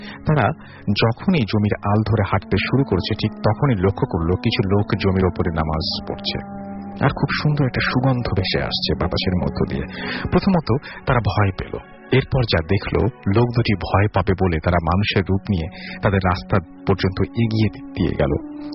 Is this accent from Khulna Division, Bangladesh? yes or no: yes; Khulna Division, Bangladesh; Meherpur main শহর থেকে প্রায় 8 কিলোমিটার দূরে মেহেরপুর কুষ্টিয়া মহাসড়কের পাশে আমাদের গ্রাম।